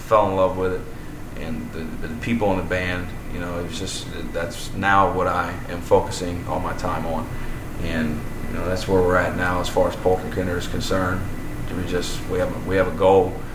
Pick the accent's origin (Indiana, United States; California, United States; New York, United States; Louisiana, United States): Louisiana, United States; Hammond; born there; I was born in Hammond, Louisiana. I lived here up until 5 or 6 years old.